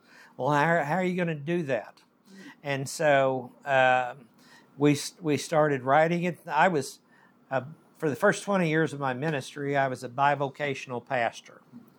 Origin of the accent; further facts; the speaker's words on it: Oklahoma, United States; I was born and raised in Oklahoma. We have phrases like, that dog won't hunt